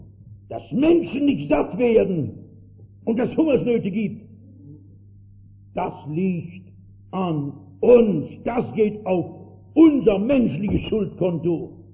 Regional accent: East Germany, Germany; Und ich komme aus der DDR, wo die Kinder in der Schule schon gesagt kriegen, das letzte Produkt aller ihrer Weisheit wäre, dass dieser Gott gar nicht existiert.

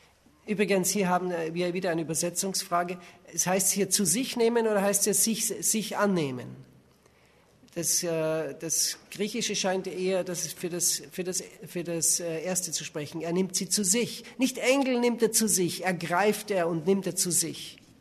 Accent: Switzerland; Bei uns in der Schweiz ist das Ganze in großer Mode.

